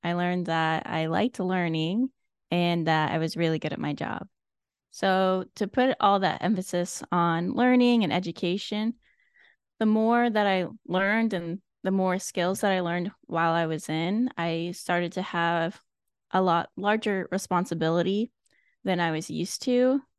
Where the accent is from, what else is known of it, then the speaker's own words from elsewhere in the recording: Nebraska, United States; moved away as an adult; Also, growing up in Nebraska, I really wanted to get out of Nebraska, and that's why I joined.